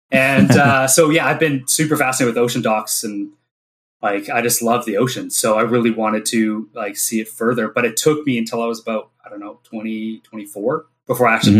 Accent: New Westminster, British Columbia, Canada; Oh, BC. Actually, just outside of Vancouver. So, New Westminster is where I call home.

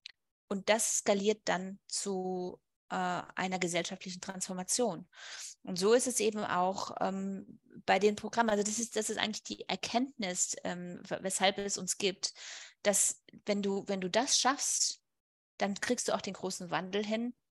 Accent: Germany; also born or lived in Spain; weil ich bin ja Deutsche und Spanierin und deswegen vergleiche ich die beiden Länder auch mal ganz gerne.

